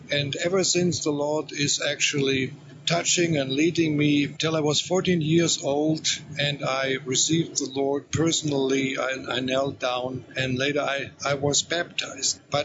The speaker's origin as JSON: {"language": "English", "town": "Neukirchen", "country": "Germany", "tie": "born or raised there", "said": "former missionaries Herman and Lil Brodisch came to my hometown Neukirchen and had their evangelistic crusade."}